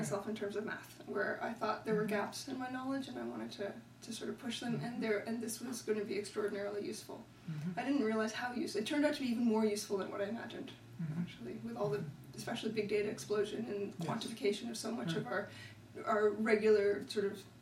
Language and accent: English; Ontario, Canada; moved away as an adult; I grew up in Canada, so I lived in mostly in Ontario until I was 23 when I went to grad school at Stanford.